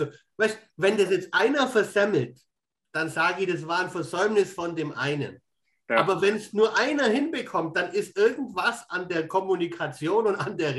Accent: Augsburg, Bavaria, Germany; Als Augsburger sind wir ja sehr Landsberg-affin, muss man sagen. Also unsere Jugendzeit, die Derbys in Landsberg

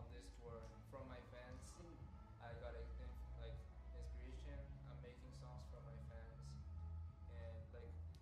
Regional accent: South Korea; English is a second language; Hi. I'm from South Korea.

